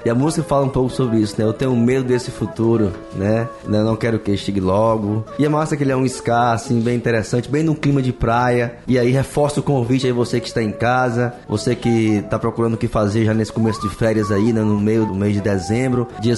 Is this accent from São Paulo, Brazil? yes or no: no; Juazeiro do Norte, Ceará, Brazil; Que é a nossa terra natal, né? Somos de lá, do Cariri, né? O Orlando nasceu no Crato, eu e o Paulo nascemos em Juazeiro, né? Os três irmãos.